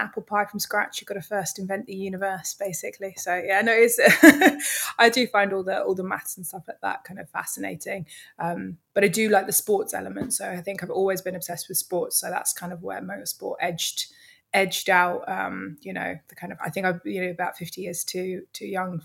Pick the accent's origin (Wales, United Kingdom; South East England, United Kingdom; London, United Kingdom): London, United Kingdom; So I grew up in the East End of London, proper East Ender.